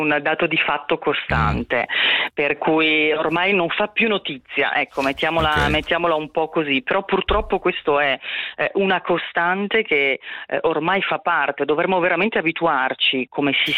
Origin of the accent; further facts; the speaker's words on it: Veneto, Italy; moved away; da veneta originaria, sulla quale rientro magari solo qualche weekend.